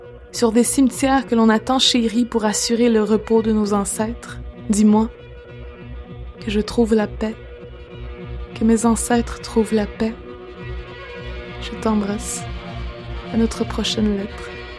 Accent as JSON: {"language": "French", "region": "Quebec", "country": "Canada", "tie": "born or raised there", "said": "sur la Côte-Nord, ma région natale, en 2012"}